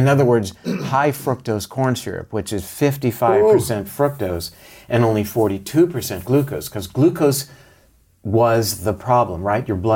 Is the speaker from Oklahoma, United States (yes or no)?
no; Florida, United States; And we did drink a lot of orange juice growing up in Florida.